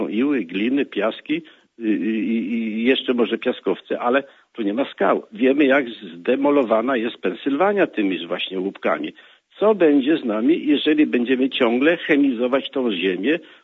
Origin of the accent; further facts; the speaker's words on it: Pomeranian Voivodeship, Poland; Otóż jestem z Pomorza